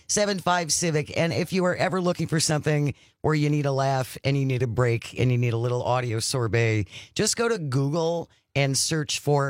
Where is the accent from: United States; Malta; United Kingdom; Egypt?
United States; New York; I'm from New York.